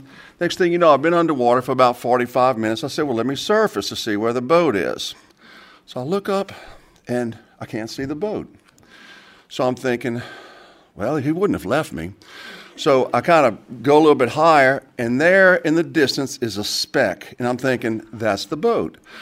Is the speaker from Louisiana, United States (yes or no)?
yes; Louisiana, United States; well, I have some offshore oil and gas experience because I'm from Louisiana.